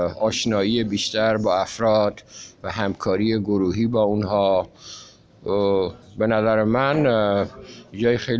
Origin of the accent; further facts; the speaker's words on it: Iran; now in Seattle, United States; ساکن ایالت واشنگتن سیاتل، اصلم از ایران. به خدمتتون عرض کنم که الان 46 ساله که خارج از ایران هستم